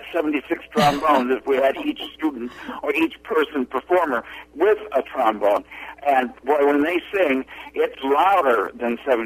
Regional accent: Chicago, Illinois, United States; I'm not originally from Iowa. I'm from Chicago.

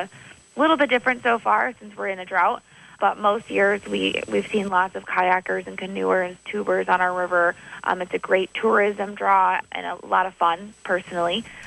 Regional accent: Illinois, United States; I always say that I was born and raised in Illinois, and that was, you know, great to have that be my home, but Iowa's the home that I got to choose

